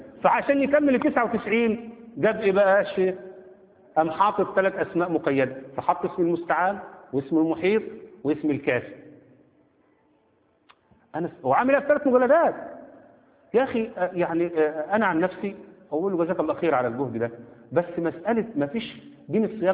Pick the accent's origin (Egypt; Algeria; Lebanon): Egypt; ده أنا مصري وأفتخر إنني مصري.